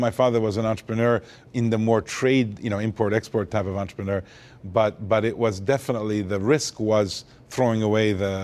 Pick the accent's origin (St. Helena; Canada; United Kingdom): Canada; Montreal, Quebec; also born or lived in Beirut, Lebanon; So I was born in Lebanon, Beirut, Lebanon, of Armenian parents. Lived there till the Civil War in 1975, and ended up escaping the Civil War and growing up in Montreal, Canada.